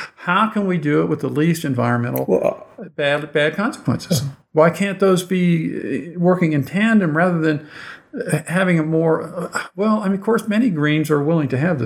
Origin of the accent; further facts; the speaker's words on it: Akron, Ohio, United States; I grew up in Akron, and I grew up not far from Youngstown, really